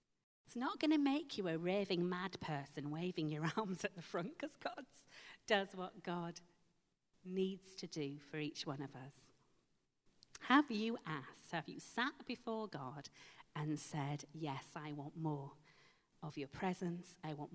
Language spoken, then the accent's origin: English; United Kingdom; We don't do that, we're British.